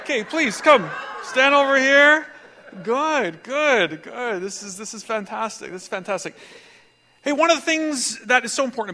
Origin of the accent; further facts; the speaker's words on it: Saskatoon, Saskatchewan, Canada; born there; they ended up in southern Saskatchewan, where they started to farm. So I was born in Saskatoon. This is where I came from.